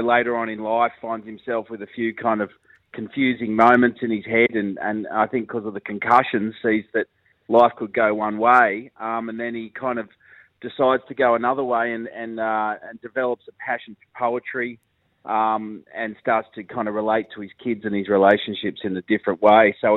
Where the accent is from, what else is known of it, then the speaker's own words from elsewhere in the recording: Sutherland Shire, New South Wales, Australia; growing up in Sutherland Shire.